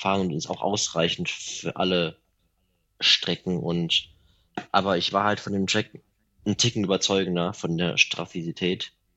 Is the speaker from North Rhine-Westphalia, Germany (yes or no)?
yes; Remscheid, North Rhine-Westphalia, Germany; moved away as an adult; now in Witten, Germany; bin 32 Jahre alt, bin aus dem Bergischen Land, aus Remscheid nach Witten gezogen. Vor 6 Jahren hat es mich hier hingezogen, schön zentral gelegen im Ruhrgebiet quasi.